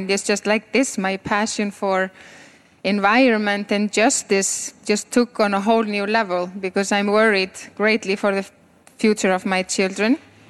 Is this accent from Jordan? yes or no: no; Iceland; English is a second language; I'm from Iceland, born and raised in Iceland, very proudly, surrounded by the ocean that we can never go in because it's just so cold.